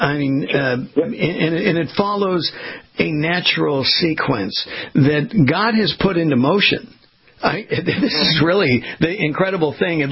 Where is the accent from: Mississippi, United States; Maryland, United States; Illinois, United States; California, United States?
California, United States; being a West Coast boy growing up in California on the waves of Southern California beaches